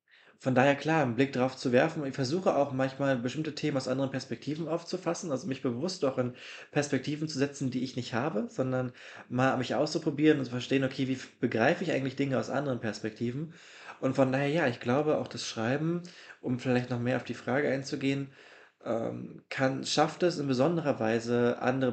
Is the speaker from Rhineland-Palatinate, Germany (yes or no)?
no; Jena, Thuringia, Germany; ich komme aus Deutschland oder aus Jena und da haben wir eine Großstadt, da ist Haus an Haus